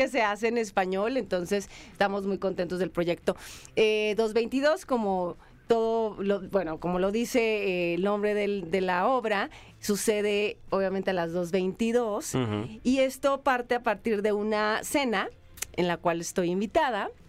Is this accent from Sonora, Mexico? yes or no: no; Culiacán, Sinaloa, Mexico; en el norte, yo soy de Culiacán, se usan mucho las pick-up